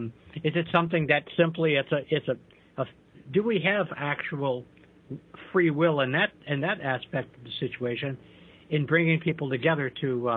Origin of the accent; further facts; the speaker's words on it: New York, United States; I'm from New York. We interrupt people all the time, so I'm used to that.